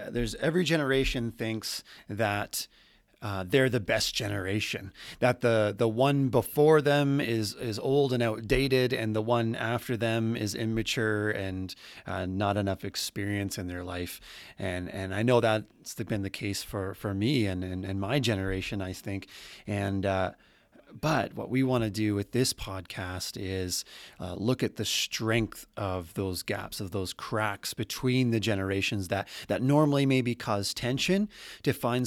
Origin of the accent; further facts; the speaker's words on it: New Brunswick, Canada; moved away as an adult; also born or lived in Saskatchewan; now in Alberta, Canada; Yeah, I'm from the East Coast of Canada. So I'm from New Brunswick. So I have some East Coast blood in me. Grew up there my entire life till I was old enough to fly the coop.